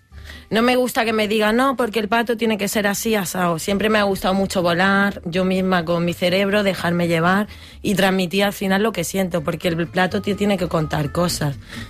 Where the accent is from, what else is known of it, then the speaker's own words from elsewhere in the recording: Andalusia, Spain; y luego sí que tengo la raíz de mi tierra, Andalucía. Entonces fusiono muchas culturas con mi tierra.